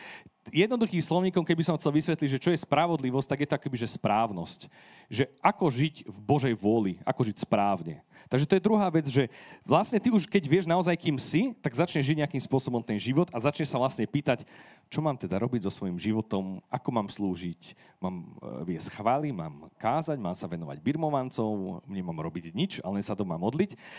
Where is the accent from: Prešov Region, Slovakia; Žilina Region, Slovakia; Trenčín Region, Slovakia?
Trenčín Region, Slovakia; Prievidza; Takže ja som z Prievidze, o Prievidzi sa všelijaké pesničky spievajú, poznáte nejaké?